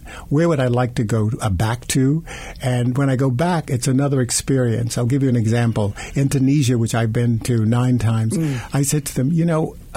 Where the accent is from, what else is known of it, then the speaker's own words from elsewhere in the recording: Sanford, Florida, United States; my granddad, we traveled all over Florida because that's where I'm from.